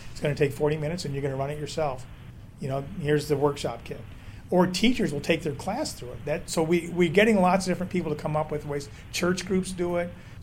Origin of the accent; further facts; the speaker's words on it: St. Joseph, Michigan, United States; I'm from St. Joe, Michigan.